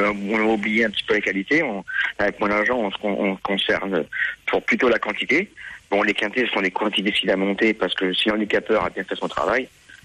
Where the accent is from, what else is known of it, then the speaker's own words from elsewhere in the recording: Aubervilliers, Île-de-France, France; born there; Moi, je suis né au Bervilliers, rien à voir avec les courses. Je suis né dans le 9-3.